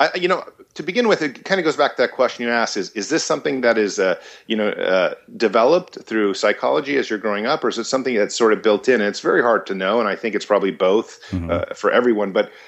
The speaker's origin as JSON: {"language": "English", "country": "United States", "tie": "born there", "said": "had me here in America. I was born in America."}